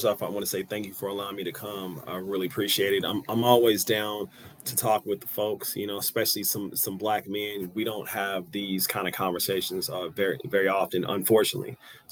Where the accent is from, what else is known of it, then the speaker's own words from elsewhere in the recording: Kansas City, Missouri, United States; Like, you know, I'm from Southside, you know, I'm from Southside, Kansas City, 63rd Street. So being from where I'm from made me want to explore more.